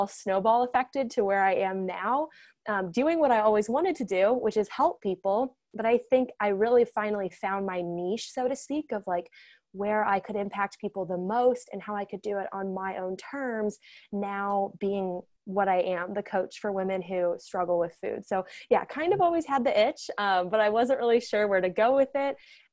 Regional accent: Illinois, United States; accent: slight accent; so if you can't tell, I have a slight accent. So I grew up in Southern Illinois. I'm right across the river from St. Louis

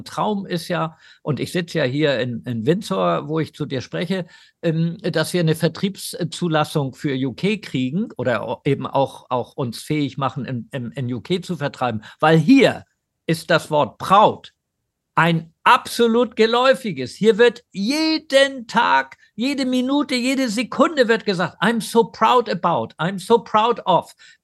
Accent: Bernburg, Saxony-Anhalt, Germany; weil ich komme ja auch aus dem Osten, also ich bin geboren in Bernburg und meine Großeltern lebten da.

